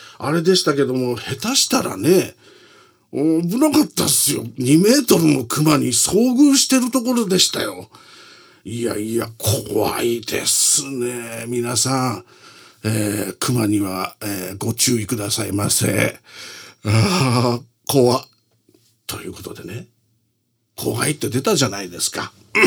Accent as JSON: {"language": "Japanese", "town": "Nihonmatsu", "region": "Fukushima", "country": "Japan", "said": "私、福島なんですがね、福島の二本松ってとこなんですが"}